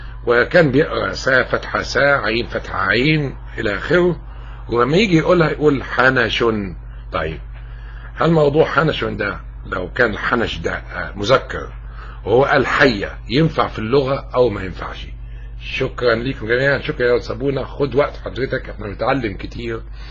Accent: Egypt; نحن كلنا كمصريين مسلمين ومسيحيين

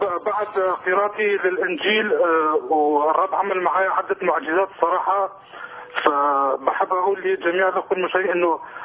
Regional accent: Syria; now in Sweden; أنا كردي من سوريا.

